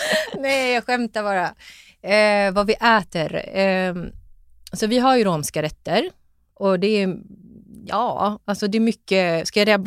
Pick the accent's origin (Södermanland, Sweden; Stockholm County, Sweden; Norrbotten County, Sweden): Stockholm County, Sweden; Stockholm; Ja, jag är född och uppväxt i Stockholm och bor i Stockholm.